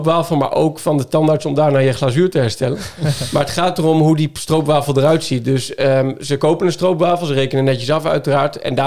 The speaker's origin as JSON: {"language": "Dutch", "town": "Amsterdam", "region": "North Holland", "country": "Netherlands", "lives_now": "Deventer, Netherlands", "said": "ik kom oorspronkelijk uit Amsterdam. Daar had ik tot vorig jaar mijn winkel."}